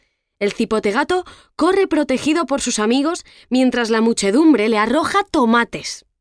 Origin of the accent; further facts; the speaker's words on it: Tarazona, Aragon, Spain; Bueno, bueno, no seas exagerado. No creo que sea para tanto. Si te apetece, podrías venir a mi pueblo. Las fiestas se celebran a finales de mes.